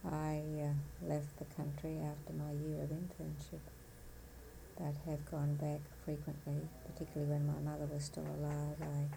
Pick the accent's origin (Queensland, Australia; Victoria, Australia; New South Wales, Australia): New South Wales, Australia; Sydney; I'm 76 years of age. I was born in Sydney, as I mentioned, in 1927. I went to grade school and high school in Sydney, and I went to medical school at the University of Sydney in Australia.